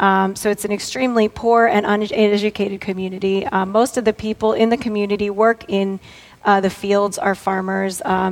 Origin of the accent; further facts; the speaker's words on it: Catonsville, Maryland, United States; moved away as an adult; now in Guatemala; I grew up in Catonsville, close to here, and graduated from Towson University.